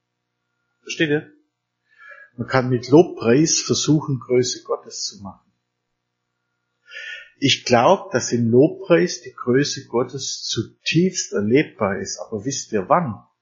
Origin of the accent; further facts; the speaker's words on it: Bavaria, Germany; gerade bei uns im Bayerischen Wald ist es so interessant